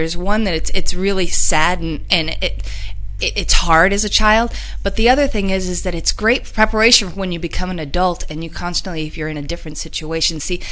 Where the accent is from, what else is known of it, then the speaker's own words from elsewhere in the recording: New Jersey, United States; No, I'm not. Actually, I grew up in, like, almost, I grew up in New Jersey.